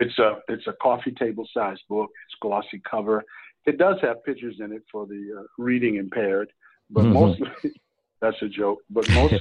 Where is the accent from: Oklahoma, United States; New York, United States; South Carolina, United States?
New York, United States; moved away as an adult; now in California, United States; I'm from New York. She, actually, I'm not from New York, because I left New York when I was 19, and I came back from Vietnam.